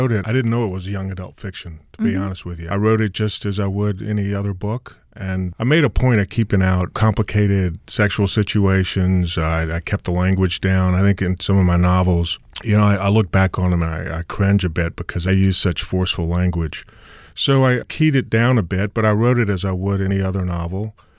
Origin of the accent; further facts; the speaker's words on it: Opelousas, Louisiana, United States; You know, I grew up in Opelousas, which is a town about 2.5 hours west of New Orleans, and it was grew up in a very segregated place.